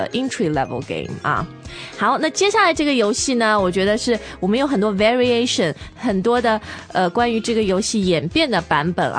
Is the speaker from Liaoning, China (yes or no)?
no; Shanghai, China; 这个就是大富翁啊，或者我们上海人也叫抢手，我不知道其他的地方是不是也叫抢手。